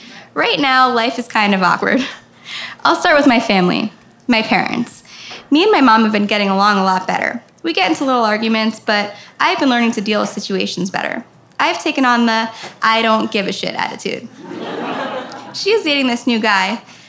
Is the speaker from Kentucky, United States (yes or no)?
no; Boca Raton, Florida, United States; I grew up in Boca Raton, Florida. At the time of this journal, I was 15 to 16 years old.